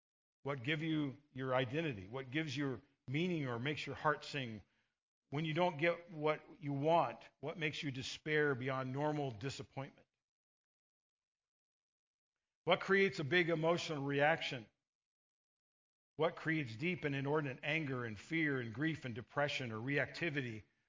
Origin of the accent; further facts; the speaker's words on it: California, United States; As we grew up in California, that's our team.